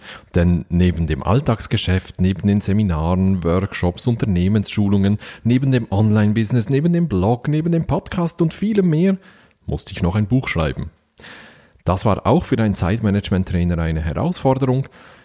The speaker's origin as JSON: {"language": "German", "country": "Switzerland", "said": "Ich weiß nicht, ob das ein Helvetismus ist. Bei uns in der Schweiz bezeichnet man damit eben die regelmäßigen Termine"}